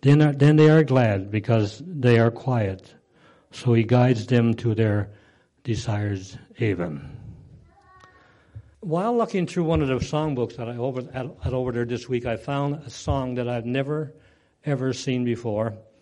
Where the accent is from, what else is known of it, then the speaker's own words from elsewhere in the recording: Bonavista North, Newfoundland and Labrador, Canada; In my case, growing up in Bonavista North on the Cape, I guess the same would go if you're a fisherman.